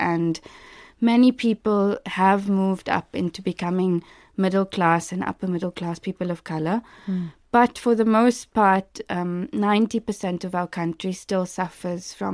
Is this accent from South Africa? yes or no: yes; South Africa; So, yes, I grew up in South Africa and I was born 5 or so days after Nelson Mandela was released from prison. So I really grew up at the fall of apartheid.